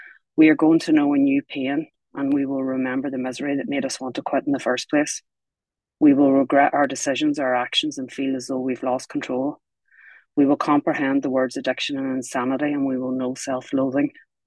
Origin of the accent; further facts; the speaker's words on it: Ireland; now in United Kingdom; I live in England now. I'm Irish, but live in England.